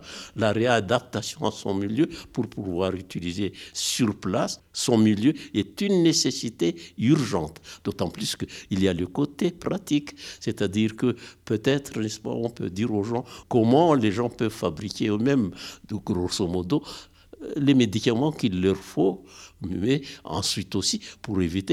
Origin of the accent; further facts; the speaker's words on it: Madagascar; Dans mon village natal, on est habitué à Madagascar d'apprendre aux gens, aux enfants, comment utiliser les plantes médicinales.